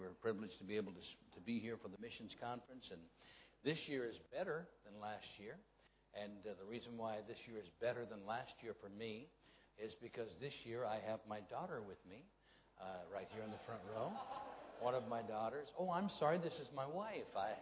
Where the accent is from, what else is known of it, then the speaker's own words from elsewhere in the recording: United States; please forgive me for being an American. I understand that this is not America, and so sometimes my American humor kind of comes out a little bit